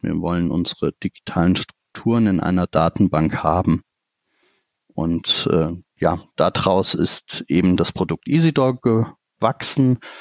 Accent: Hünfeld, Hesse, Germany; ich komme aus Hünfeld in der Nähe von Fulda

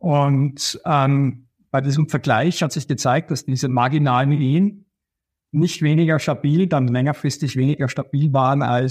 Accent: Austria; Österreich ist ja mein Heimatland

